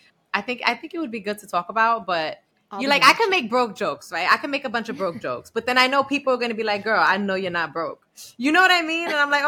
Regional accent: Bronx, New York, United States; You know, I'm like from the Bronx, and I went to Barnard, got a really good corporate America high paying job.

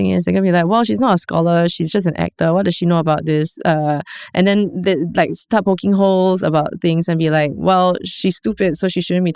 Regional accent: Singapore; So this is the part that's also scary as a Singaporean, right?

